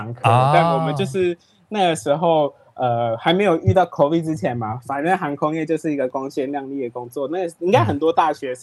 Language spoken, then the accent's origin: Chinese; Taichung, Taiwan; accent: central Taiwan; also born or lived in Changhua; 我自己是彰化人，可是我常在台中长大。